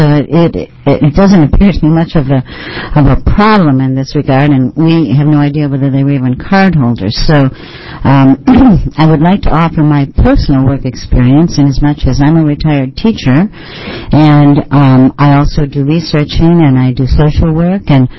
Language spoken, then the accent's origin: English; Eugene, Oregon, United States; I'm from Eugene.